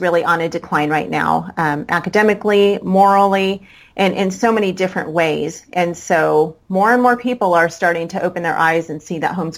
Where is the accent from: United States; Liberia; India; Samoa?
United States; California; now in Savannah, United States; Right now, we are in the Savannah, Georgia area. This is not home for us. Like you said, we are from California.